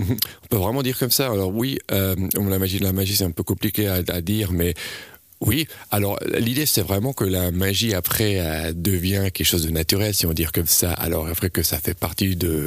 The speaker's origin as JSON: {"language": "French", "town": "Brig", "region": "Valais", "country": "Switzerland", "tie": "born or raised there", "lives_now": "Bern, Switzerland", "said": "je suis au Valaisan, j'ai grandi à Brie, mais maintenant ça fait une éternité, 17 ans que j'habite Berne."}